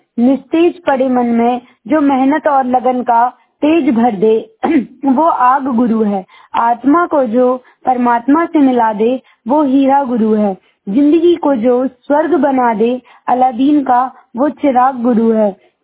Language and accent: Hindi; Imliya Bagaura, Madhya Pradesh, India; मैं ग्राम इमलिया बगौरा जिला नरसिंहपुर की निवासी हूँ।